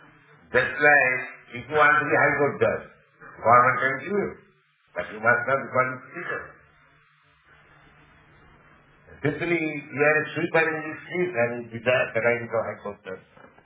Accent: India; English is a second language; We are Indian nation independent.

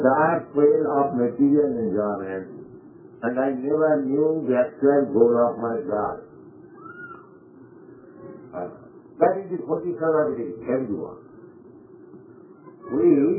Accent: India; English is a second language; I'm Indian, I'm speaking in India.

